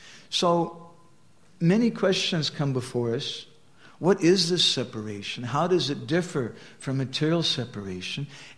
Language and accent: English; Colorado, United States; I was a young boy growing up in Colorado, and we went into an old abandoned house.